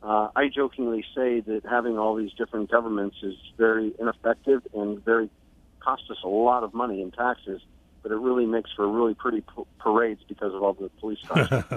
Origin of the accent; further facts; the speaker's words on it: Scott Township, Pennsylvania, United States; I grew up in Scott Township on the border of Carnegie. It was my backyard, and my street ended out down at Green Tree.